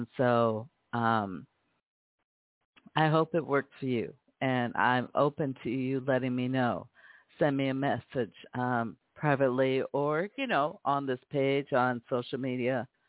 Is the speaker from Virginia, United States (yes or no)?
no; Seattle, Washington, United States; now in Las Vegas, United States; I like to play music that comes from my hometown in Seattle to here in Las Vegas, where I live, across the United States